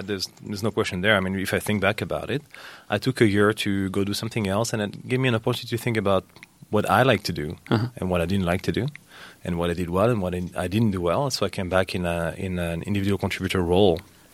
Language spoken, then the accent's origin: English; France; moved away as an adult; now in Bay Area, United States; I was born and raised in France. I studied telecom engineering from 98 to 2002.